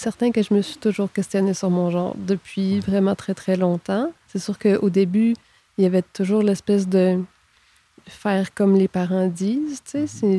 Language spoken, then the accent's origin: French; Quebec, Canada; moi, je viens d'une autre région, je viens d'Abitibi à la base. Donc, mon berceau familial, si on veut, est là-bas encore en grande partie.